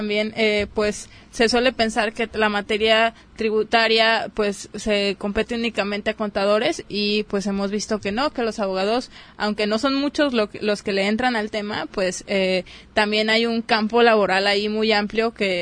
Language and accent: Spanish; Mexico